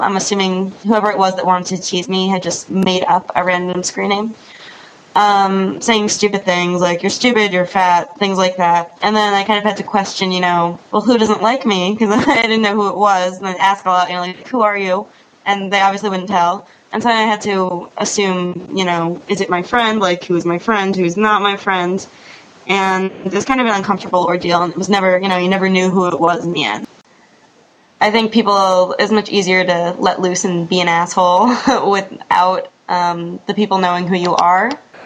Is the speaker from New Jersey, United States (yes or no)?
yes; New Jersey, United States; now in Amherst, United States; Amherst, Massachusetts. I'm a student at UMass, and I'm from New Jersey.